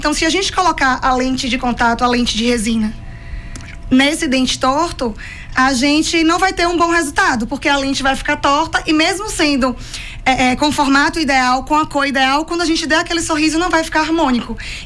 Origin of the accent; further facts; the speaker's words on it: Valente, Bahia, Brazil; now in Vitória da Conquista, Brazil; eu já tinha um consultório lá na minha cidade. A cidade de Valente fica ali na região centro-norte da Bahia, na região próxima de Feira de Santana.